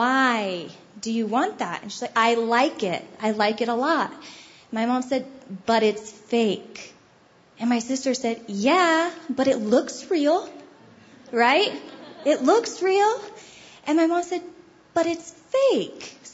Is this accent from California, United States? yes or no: yes; California, United States; I grew up in Southern California, the beautiful California